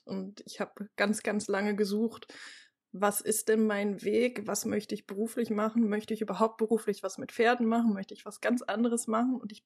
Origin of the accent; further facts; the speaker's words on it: Cologne, North Rhine-Westphalia, Germany; Ich komme aus Köln